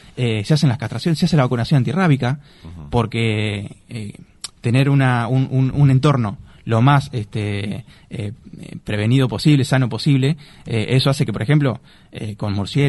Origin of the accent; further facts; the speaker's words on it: Las Flores, Buenos Aires Province, Argentina; cuando me fui de Las Flores, obviamente es una ciudad, me encontré con una ciudad que ha avanzado mucho cuando volví, ¿no? Que fueron 14 años que estuve afuera estudiando y trabajando.